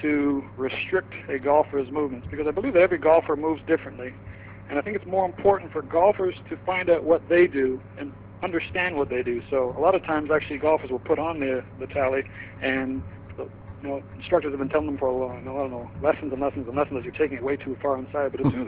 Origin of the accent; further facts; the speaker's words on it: Canada; I'm Canadian.